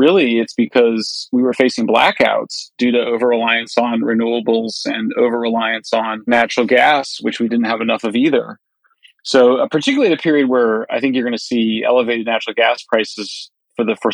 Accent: California, United States; It's happened, like I mentioned, in California, my home state, where the anti-nuclear movement really begins in the 1960s and 70s.

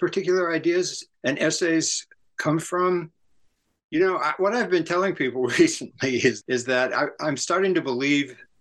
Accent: San Francisco, California, United States; my orientation is very much because of where I grew up in San Francisco area in the late 60s.

